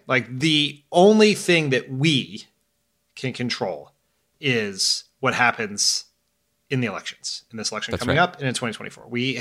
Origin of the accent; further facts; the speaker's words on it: Delaware, United States; Donald Trump went to my home state of Delaware, where all corporations are apparently created